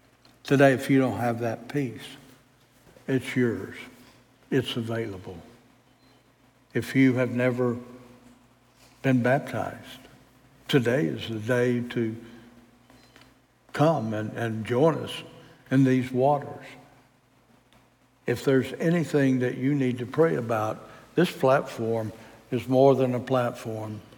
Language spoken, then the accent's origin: English; Louisiana, United States; And being a Cajun, I went there anyhow with a bunch of other people.